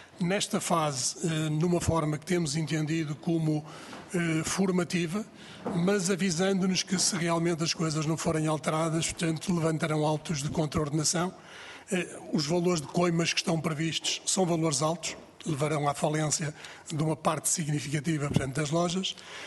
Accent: Maia, Porto, Portugal; Nós viemos há bocadinho lá de cima do Norte, somos do Porto. A Maia está em maioria, somos todos maiatos.

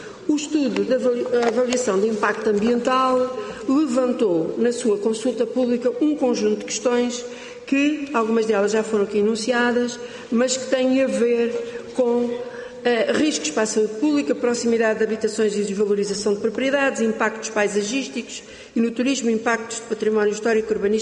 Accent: Lisbon, Portugal; eu não sou do Distrito de Braga, sou do Distrito de Lisboa, que também me orgulho muito

